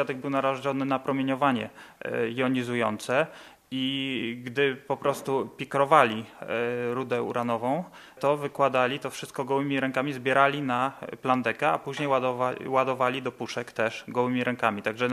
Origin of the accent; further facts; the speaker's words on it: Kowary, Lower Silesian Voivodeship, Poland; urodziłem się w Kowarach. Moja mama pochodzi z Beskidów, to są górale, jak ustaliłem, górale biali, czyli moja mama jest góralką białą dokładnie.